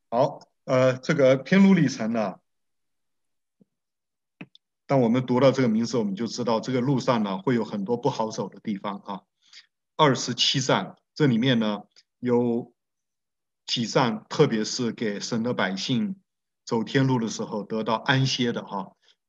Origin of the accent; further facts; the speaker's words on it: Zhejiang, China; 那像我的老家浙江就算是比较小的地方，那浙江再小比台湾还是大了。